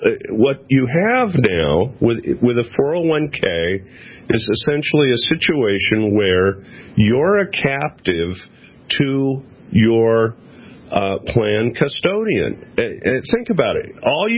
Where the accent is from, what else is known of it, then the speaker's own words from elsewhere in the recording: California, United States; I like the seasons, Kate. I grew up in California. Of course, we had four seasons there, earthquake, flood, fire, and drought.